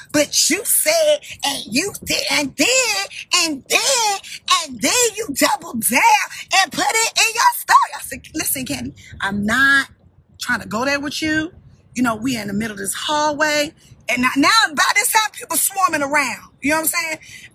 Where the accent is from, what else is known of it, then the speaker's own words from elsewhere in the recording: Baltimore, Maryland, United States; First of all, I'm from Baltimore. We're not going to do that.